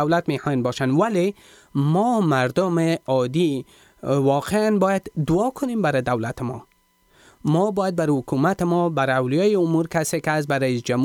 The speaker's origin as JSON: {"language": "Persian", "country": "Afghanistan", "said": "ما شما کل ما افغان هستیم. اگر ما مسیحی شدیم به این معنی نیست که ما کدام بیگانه هستیم. ما هم افغان هستیم و افغانستان کشور عزیز ماست."}